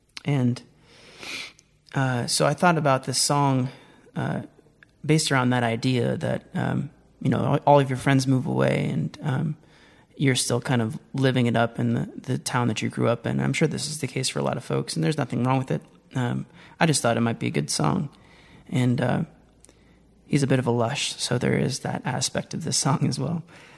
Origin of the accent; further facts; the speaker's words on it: Columbus, Ohio, United States; And I grew up in Columbus, Ohio, in the suburbs.